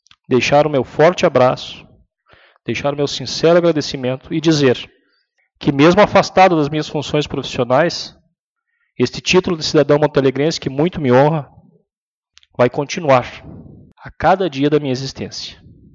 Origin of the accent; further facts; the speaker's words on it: Rio Grande do Sul, Brazil; todos somos gaúchos, todos moramos nessa terra